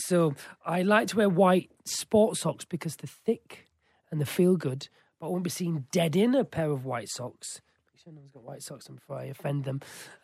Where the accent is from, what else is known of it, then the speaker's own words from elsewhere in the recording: Yorkshire and the Humber, United Kingdom; I am from Yorkshire.